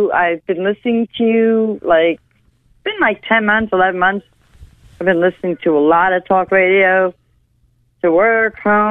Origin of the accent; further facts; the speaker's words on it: New York, United States; I'm a Yankee. No, I'm from New York State, though.